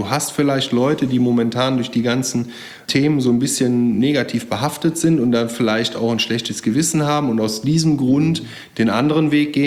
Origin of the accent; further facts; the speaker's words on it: Geldern, North Rhine-Westphalia, Germany; weil ich bin auch auf dem Land groß geworden, ja, erst in Geldern am wunderschönen Niederrhein.